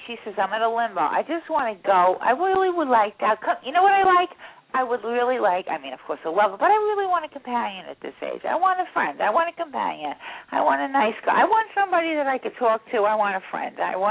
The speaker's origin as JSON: {"language": "English", "region": "New Jersey", "country": "United States", "said": "He's from Brooklyn and I'm from Jersey"}